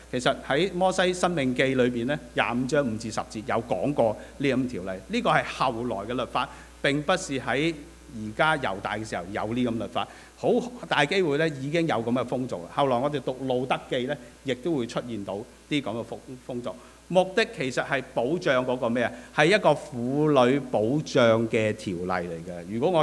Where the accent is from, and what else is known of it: China